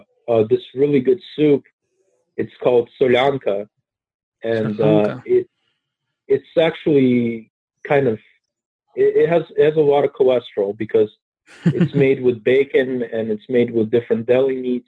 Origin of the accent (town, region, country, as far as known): Malta, California, United States; born or raised there; also born or lived in Ukraine